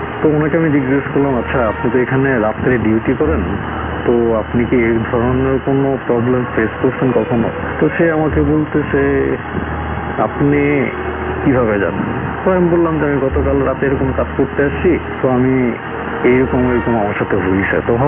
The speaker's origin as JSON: {"language": "Bangla", "country": "Bangladesh", "said": "এখানে মই বলা হয় আমাদের বাংলাদেশে আঞ্চলিক ভাষায়"}